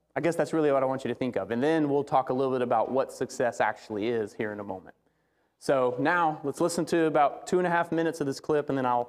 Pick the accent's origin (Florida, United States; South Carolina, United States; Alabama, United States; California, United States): Alabama, United States; I grew up in Alabama.